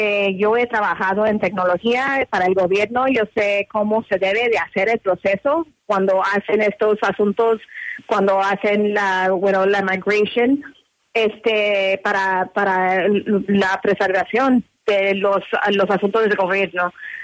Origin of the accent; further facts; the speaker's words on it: Mexico; Spanish is a second language; fue mi primer lenguaje cuando crecí, pero mi mamá es mexicana, es de León, Guanajuato. Soy mexicana.